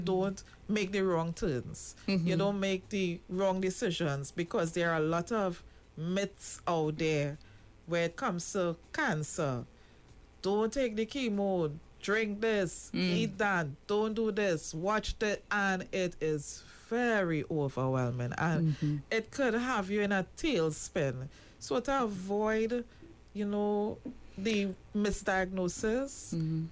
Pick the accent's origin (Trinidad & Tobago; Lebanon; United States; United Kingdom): Trinidad & Tobago; South; Well, I'm from South, so we always make a joke, I'm very directionally challenged.